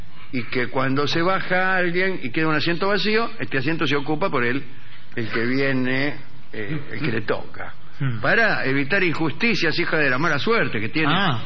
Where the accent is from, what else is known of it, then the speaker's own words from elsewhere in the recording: Mendoza, Argentina; now in Houston, United States; mendocino, te escucho desde Houston, Texas, donde vivo hace 9 años. Acá me convertí del catolicismo al cristianismo